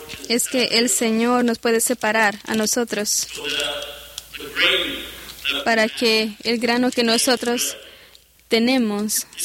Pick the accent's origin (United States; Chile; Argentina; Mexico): United States; New Hampshire; Spanish is a second language; Y yo soy de New Hampshire, que es conocido para el granito.